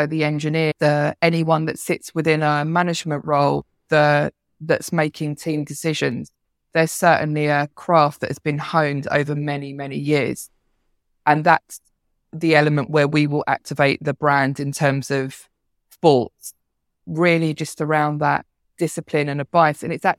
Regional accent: United Kingdom; I'm British. I grew up on Formula One.

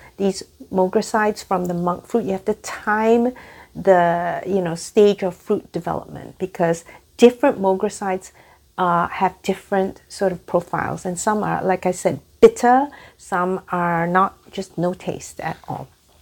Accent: Singapore; growing up in Singapore

